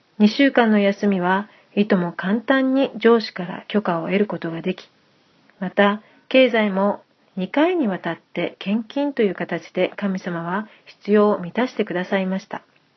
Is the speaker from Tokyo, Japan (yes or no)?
no; Mie, Japan; 私の実家は三重県ですが、イスラエルに行く直前にゴスペルの働きで、私は東京から静岡に行くことになりましたが、